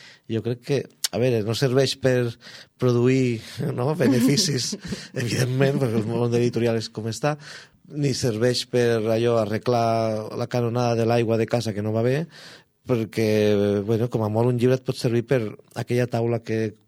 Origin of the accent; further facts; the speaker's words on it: Barcelona, Catalonia, Spain; moved away as an adult; now in Lleida, Spain; Jo soc de Barcelona, el 2008 vaig venir a Lleida